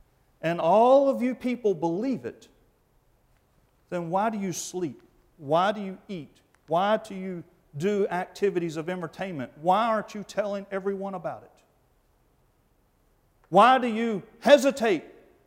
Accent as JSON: {"language": "English", "region": "Bible Belt", "country": "United States", "tie": "born or raised there", "said": "I'd never even heard it before. And I grew up in the Bible Belt."}